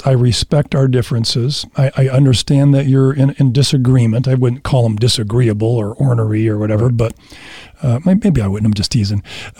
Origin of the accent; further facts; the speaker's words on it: Grand Rapids, Michigan, United States; I was from Grand Rapids. And that's a different background.